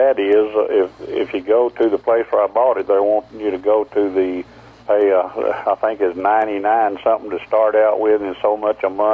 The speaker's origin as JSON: {"language": "English", "town": "Amarillo", "region": "Texas", "country": "United States", "tie": "born or raised there", "said": "Oh, I was raised in Amarillo, Texas."}